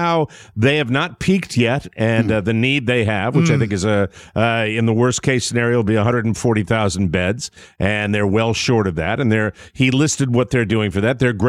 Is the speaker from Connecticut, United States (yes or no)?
yes; Glastonbury, Connecticut, United States; in my hometown, the Glastonbury Ferry that ran across the Connecticut River from Glastonbury to Rocky Hill is the oldest ferry in America.